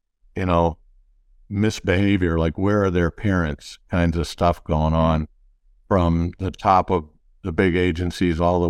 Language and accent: English; Detroit, Michigan, United States; I grew up in the Midwest, classic Midwesterner, all kinds of cities. Dad moved around a lot, eventually ended up in Detroit